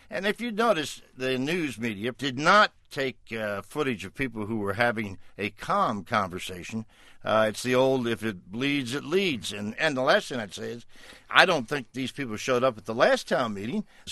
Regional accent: New England, United States; town meetings, and I'm from New England, have a long and storied tradition, and I used to go to them when I was a kid with my parents.

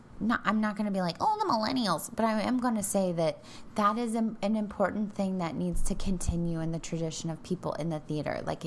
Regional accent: Denver, Colorado, United States; Yes, I'm from Denver.

